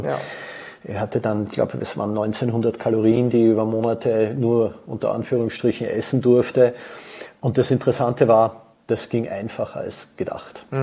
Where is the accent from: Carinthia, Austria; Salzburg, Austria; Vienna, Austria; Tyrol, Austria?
Vienna, Austria; now in Frankfurt, Germany; gebürtiger Österreicher, hat man vorher gerade, komme aus Wien, lebe aber mein halbes Leben in Deutschland, in Frankfurt.